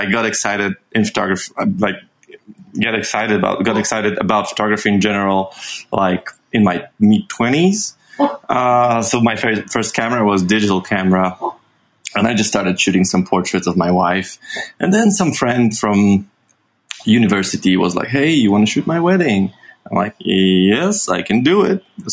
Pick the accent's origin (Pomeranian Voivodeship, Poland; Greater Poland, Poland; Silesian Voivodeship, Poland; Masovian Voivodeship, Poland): Masovian Voivodeship, Poland; Warsaw; English is a second language; I was born and raised in Warsaw, so that's the capital of Poland.